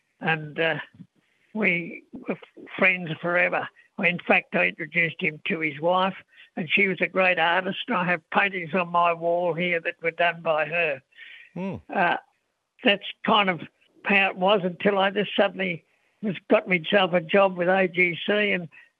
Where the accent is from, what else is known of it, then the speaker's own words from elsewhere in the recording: Melbourne, Victoria, Australia; born there; I was born in Melbourne.